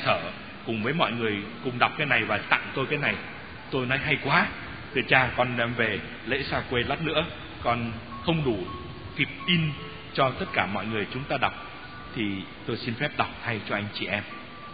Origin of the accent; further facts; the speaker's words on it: Northern Vietnam, Vietnam; accent: Northern Vietnamese; Mà cái giọng tôi thì tôi mà nói đúng giọng Bắc thì ít người phát hiện ra là tôi là Bắc di cư